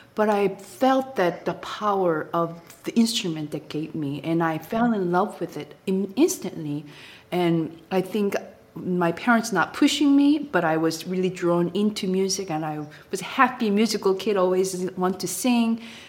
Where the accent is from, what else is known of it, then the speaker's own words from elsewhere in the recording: Busan, South Korea; But later I realized that staying in Busan, which is my hometown, it's not that exciting. I went to university from my home, my own home, you know, nothing exciting.